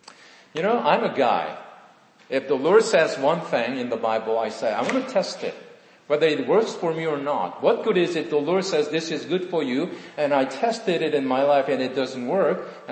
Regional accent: South Korea; moved away; if you're growing up in Korea, you may not like it. Why? Because in Korea, to get into college is everything. The competition is so fierce. You think in America going to college is tough? Wait until you go into Korea. Literally, even today, 40 years ago when I was growing up in high school

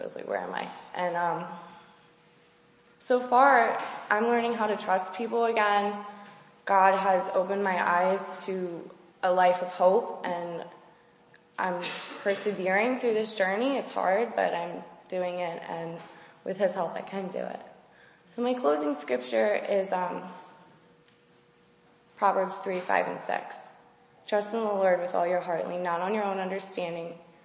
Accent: Maryland, United States; I'm 22 years old, and I'm from Maryland.

